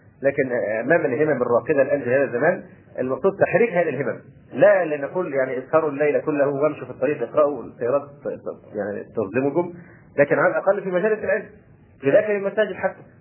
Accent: Egypt; وربما الأمر هنا عندنا في مصر أخف

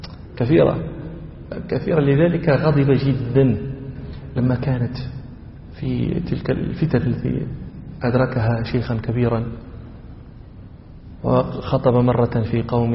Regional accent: Morocco; البرد عندنا في المغرب يكون البرد شديدا

